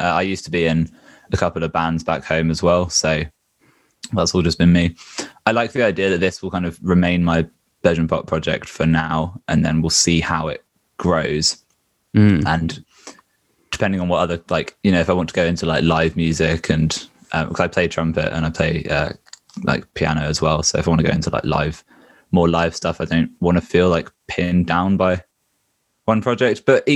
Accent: Norwich, East of England, United Kingdom; also born or lived in Peterborough; now in Birmingham, United Kingdom; No, so I was born in Peterborough, but I've grew up in Norwich. I moved to Birmingham for university a couple of years ago. So I sort of fluctuate in between Birmingham and Norwich now.

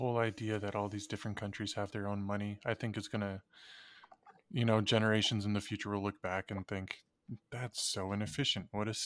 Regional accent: Canada; And I'm wondering, just being a Canadian, do you have any faith in our currency

